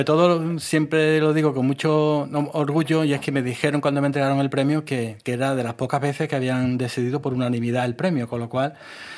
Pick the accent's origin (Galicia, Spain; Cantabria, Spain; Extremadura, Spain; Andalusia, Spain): Andalusia, Spain; Utrera; primero de mi pueblo, que soy utrerano, que siempre lo llevo a gala